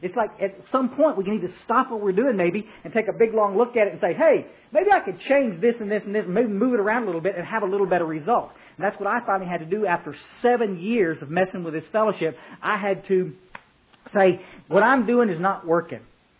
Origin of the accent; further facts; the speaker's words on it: Kerrville, Texas, United States; I grew up in Kerrville, Texas, and it was on a little road called Goat Creek Road.